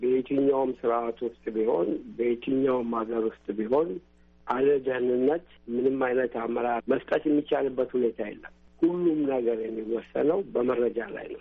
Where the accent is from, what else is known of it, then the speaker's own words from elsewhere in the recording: Addis Ababa, Ethiopia; ትውልዴ አዲስ አበባ ከተማ ውስጥ ነው። የመጀመሪያ ደረጃ ትምህርቴንም ሁለተኛ ደረጃ ትምህርቴንም ያጠናቀቅኩት እዛው ነው።